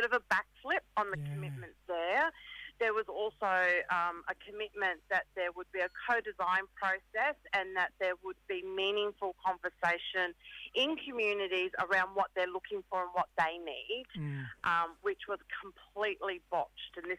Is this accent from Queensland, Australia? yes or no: yes; Queensland, Australia; now in Ipswich, Australia; from Central West Queensland. … I'm currently living on Yuggera country around Ipswich.